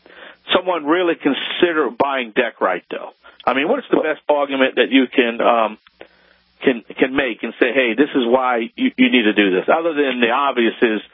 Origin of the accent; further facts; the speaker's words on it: Louisiana, United States; from the Bayou Land … this is Home Talk USA.